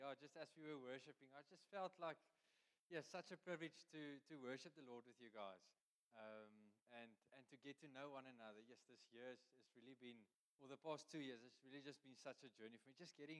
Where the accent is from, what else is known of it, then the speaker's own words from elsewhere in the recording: Kimberley, Northern Cape, South Africa; So I grew up in Kimberley in the Northern Cape. You'll probably hear from my English.